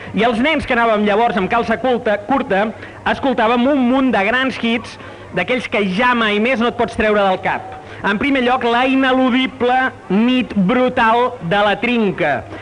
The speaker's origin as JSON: {"language": "Catalan", "town": "Barcelona", "region": "Catalonia", "country": "Spain", "said": "Jo sóc un barceloní, de fet, de barri, fill d'un de menestrals de la Segarra i del Garraf, una mena de còctel, que van trobar a Barcelona el camí d'una prosperitat"}